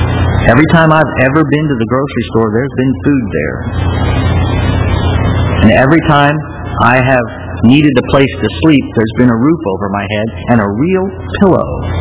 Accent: United States; I was born and raised in the American suburbs after World War II, and I have to admit that it's been a pretty easy life.

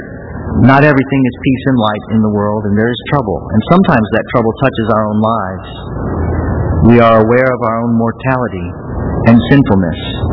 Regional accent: Staunton, Illinois, United States; As you know, I came from Staunton, Illinois, which it would surprise me if anybody knew where that was, which is a little town of about 5,000 people

